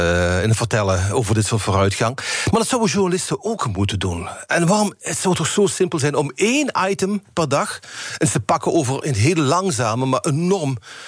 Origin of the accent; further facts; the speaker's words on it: Limburg, Netherlands; accent: Limburgish; met mijn Limburgs accent denk je dat ik alleen maar van carnaval houden en bier drinken